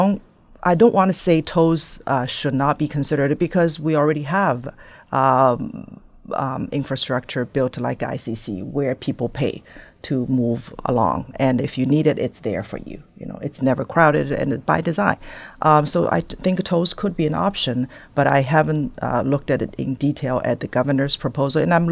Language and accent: English; Shanghai, China; I grew up in Shanghai.